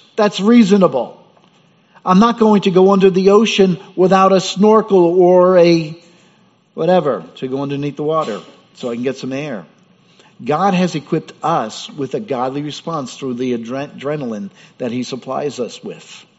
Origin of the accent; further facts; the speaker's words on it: New York, United States; And of course, we're from New York.